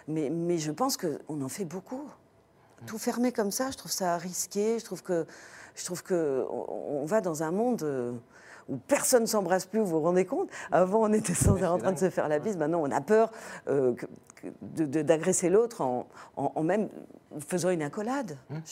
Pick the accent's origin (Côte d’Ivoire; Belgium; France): France; Oui, on râle, on est français.